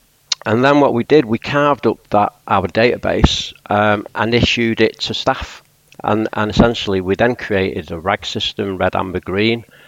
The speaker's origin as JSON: {"language": "English", "town": "Salford", "region": "North West England", "country": "United Kingdom", "said": "I'm a Salfordian, so that's a city in its own right, but people think I'm a Mancunian."}